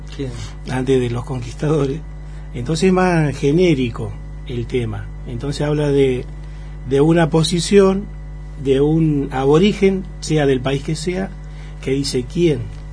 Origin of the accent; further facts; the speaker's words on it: Trelew, Chubut, Argentina; born there; pero de mi provincia, porque yo nací en Trelew.